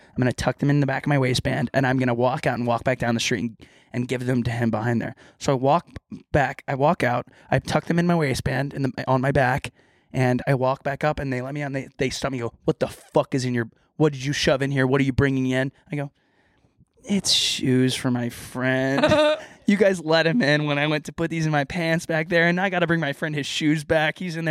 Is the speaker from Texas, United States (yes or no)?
yes; Texas, United States; I'm not. I'm so sorry.